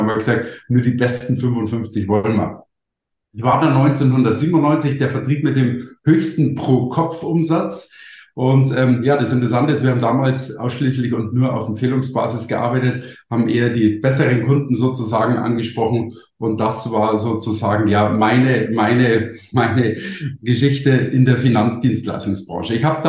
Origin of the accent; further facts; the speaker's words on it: Munich, Bavaria, Germany; ich komme aus München, man hört es vielleicht